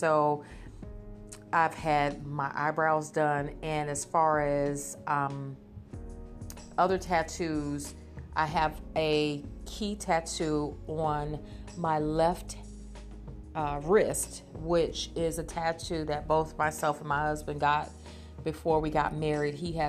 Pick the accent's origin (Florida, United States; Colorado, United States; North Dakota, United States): Florida, United States; Jacksonville; But I'm from originally from Jacksonville, Florida, so I am a seafood person